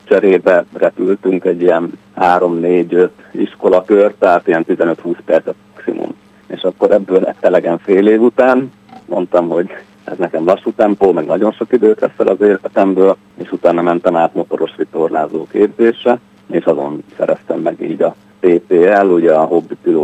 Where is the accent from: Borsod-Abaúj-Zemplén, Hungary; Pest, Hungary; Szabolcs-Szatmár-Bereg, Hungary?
Szabolcs-Szatmár-Bereg, Hungary; Nyíregyháza; Részben Nyíregyházán nőttem fel, a nagyszülőkhez oda jártunk minden hétvégén, és hogy ott Nyíregyházán nagy élet van.